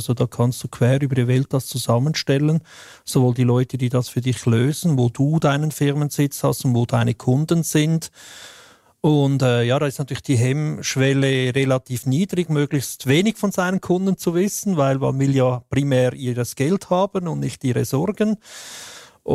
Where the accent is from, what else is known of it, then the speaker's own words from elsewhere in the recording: Switzerland; Also ich als Schweizer darf nicht eine Schweizer Plattform benutzen.